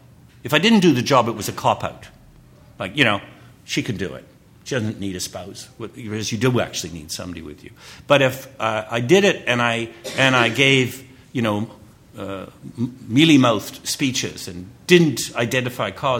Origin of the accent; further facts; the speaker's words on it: Toronto, Ontario, Canada; I'm from Toronto